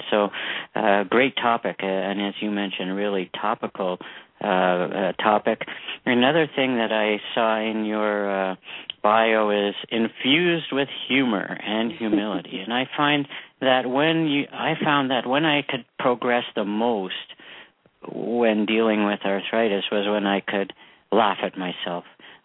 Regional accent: Canada; I'm no nicer or more kind or more deserving to be born and raised in Canada than they are to be born and raised there.

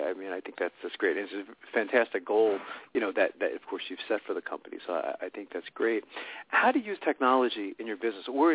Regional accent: Sayreville, New Jersey, United States; I remember as a kid, I grew up in Sayreville, New Jersey

